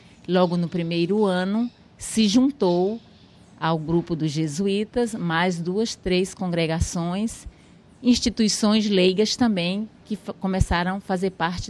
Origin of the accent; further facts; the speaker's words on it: Maranhão, Brazil; moved away; Eu sou religiosa da Congregação das Irmãs Catequistas Franciscanas, eu sou nordestina, filha do Maranhão, e uns 12, 15 anos eu estou aqui na região norte.